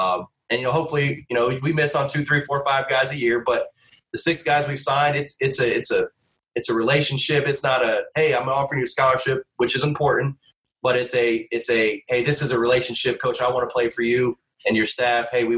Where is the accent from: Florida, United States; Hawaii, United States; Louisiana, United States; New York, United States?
Florida, United States; Daytona Beach; also born or lived in Lexington; Like, I'm from Daytona Beach, obviously born in Lexington, but I'm from Daytona.